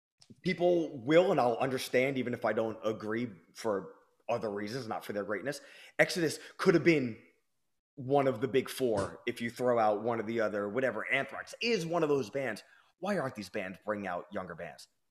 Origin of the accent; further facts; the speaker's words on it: New York, United States; We're both from New York.